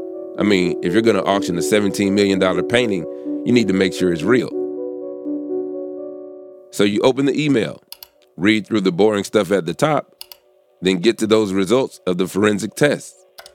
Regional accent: the South, United States; We're both from the South

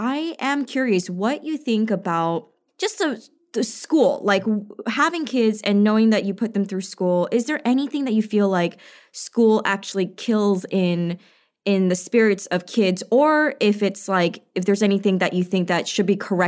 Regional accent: New York, United States; I'm also from New York, and I've definitely had racist comments said to me. I'm Chinese Malaysian.

